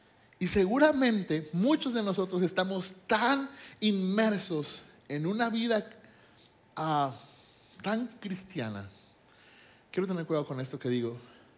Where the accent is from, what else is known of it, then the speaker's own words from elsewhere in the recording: Guadalajara, Jalisco, Mexico; vengo de Guadalajara y vengo del barrio de Guadalajara